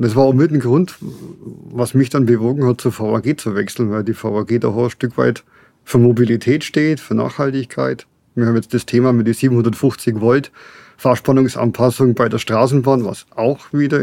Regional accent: Bavaria, Germany; ursprünglich aus dem Augsburger Raum, habe ein Studium durchgeführt in Kempten im Allgäu, ja. Elektrotechnik. Und dann hat es mich nach Franken verschlagen

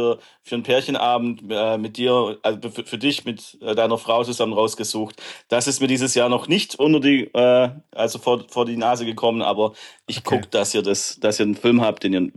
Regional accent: Baden-Württemberg, Germany; wir sind Schwaben, wir nehmen jeden Cent.

